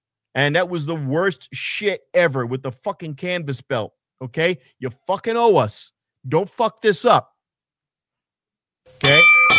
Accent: New York, United States; I am from New York. Father's from Queens, where Trump is. And mom is from the Bronx. Spent half the time in there. Raised in Westchester as well.

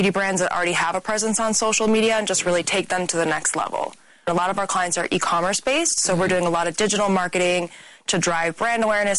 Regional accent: Detroit, Michigan, United States; my grandfather started a grocery store in Detroit. So I'm originally from Detroit.

